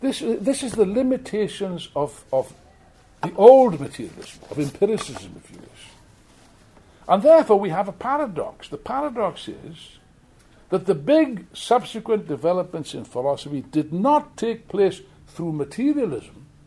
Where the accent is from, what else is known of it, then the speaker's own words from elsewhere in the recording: Wales, United Kingdom; I will say this as a Welshman.